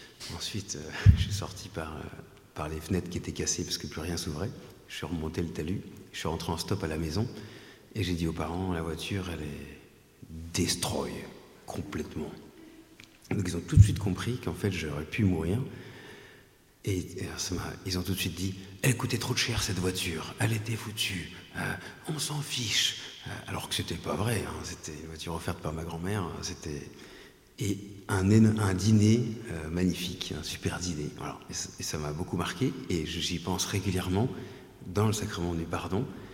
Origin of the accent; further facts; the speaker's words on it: Ars, Auvergne-Rhône-Alpes, France; moi, je viens d'Ars